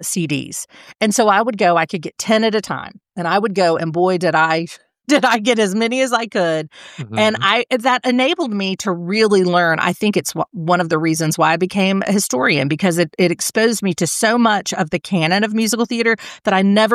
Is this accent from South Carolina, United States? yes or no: yes; Greenville, South Carolina, United States; So again, I'm growing up in South Carolina and I'm obsessed with musicals.